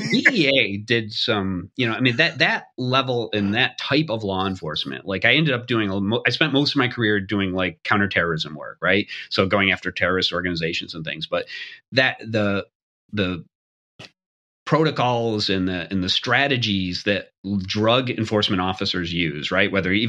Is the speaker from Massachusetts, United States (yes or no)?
yes; Boston, Massachusetts, United States; I knew I wanted to get back to the Northeast because I'm from Boston.